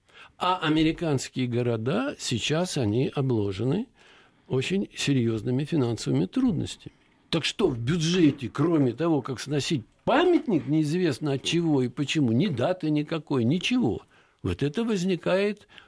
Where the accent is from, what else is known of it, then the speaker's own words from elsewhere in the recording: Russia; Я говорю, я из Советского Союза. Нет, говорит, это я, говорит, такое не знаю. Откуда? Я говорю, из России.